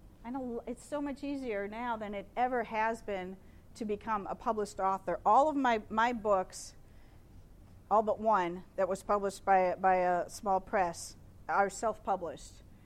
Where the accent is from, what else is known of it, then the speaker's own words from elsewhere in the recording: Ohio, United States; Sorry, I'm from Ohio.